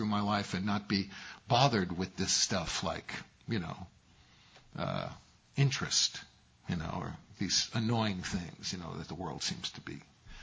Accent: New York, United States; I grew up in New York, when you turn the lights on, the roaches scramble for the door.

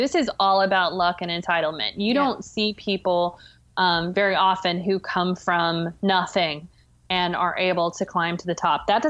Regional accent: Oklahoma, United States; And I go home a lot. Like I'm from Oklahoma and, it's a scary place.

